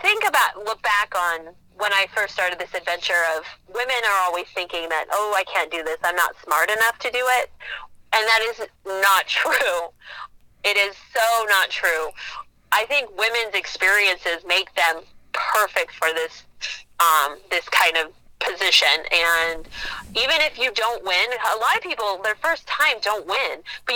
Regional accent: Montana, United States; I come from the Rocky Boy Reservations where my grandparents live, so Chippewa Cree. I'm Cree.

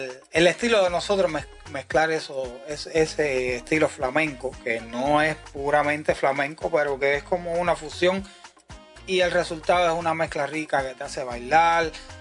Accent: Cuba; Nosotros somos cubanos y tenemos esa picardía, eso sale natural.

